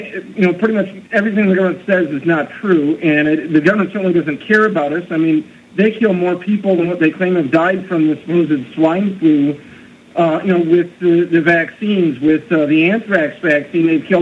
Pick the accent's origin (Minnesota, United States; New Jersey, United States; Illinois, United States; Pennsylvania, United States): Minnesota, United States; Yeah, I'm originally from Minnesota.